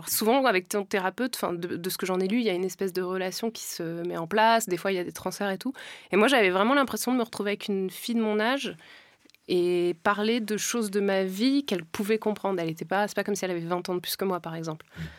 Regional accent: France; born there; moi, je ne viens pas d'Afrique, je suis née en France

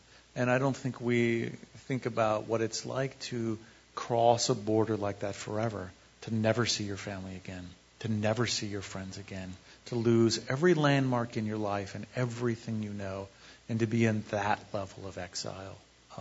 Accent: Santa Barbara, California, United States; born there; I was born in Santa Barbara, not Seoul, you know

